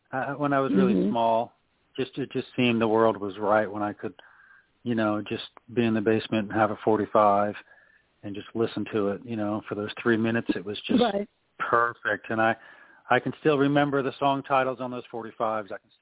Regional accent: Neptune, New Jersey, United States; also born or lived in Belmar; Well, I grew up when I was born in a little town called Neptune, New Jersey, like most of us were. And then I guess the first place I would have lived would have been right above the 16th and Main Street in Belmar

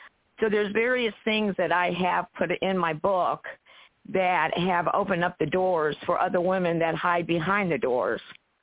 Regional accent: Ohio, United States; I am from Ohio, the Buckeye State, of course.

